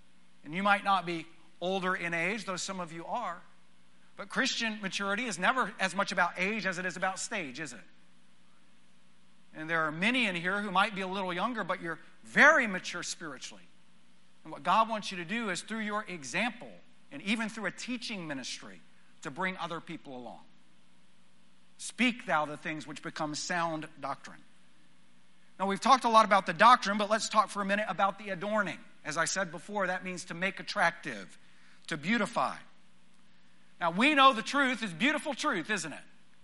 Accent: Texas, United States; When I was growing up in West Texas, and I thought about this because I was out there preaching last Sunday, preached in my home church

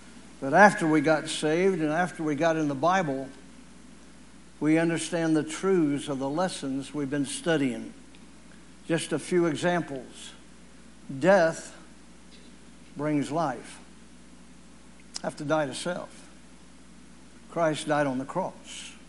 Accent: Ohio, United States; now in Texas, US/also=Michigan; I was from Ohio.

